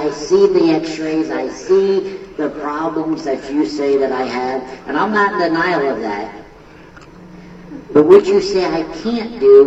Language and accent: English; Pottstown, Pennsylvania, United States; born there; I was born in Pottstown, Pennsylvania.